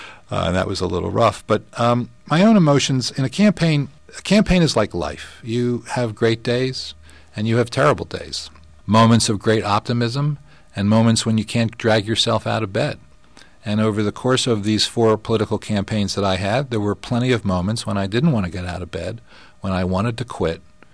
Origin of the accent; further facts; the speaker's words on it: Philadelphia, Pennsylvania, United States; I wouldn't characterize myself as a kid growing up in Philadelphia as a street fighter.